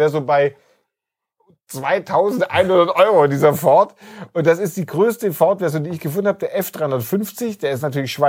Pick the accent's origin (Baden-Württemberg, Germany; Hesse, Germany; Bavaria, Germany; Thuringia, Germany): Bavaria, Germany; Nuremberg; Ich komme aus Nürnberg.